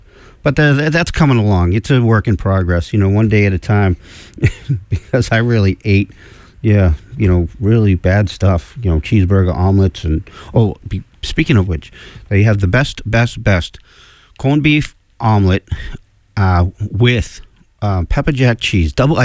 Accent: United States; I'm American. I don't get it. I don't get how Americans are so enthralled

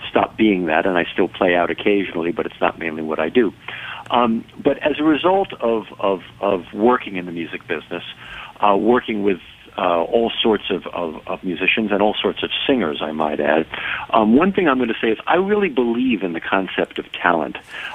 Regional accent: New York City, New York, United States; I grew up in New York City, in relatively privileged circumstances. That is to say, my family was well-to-do.

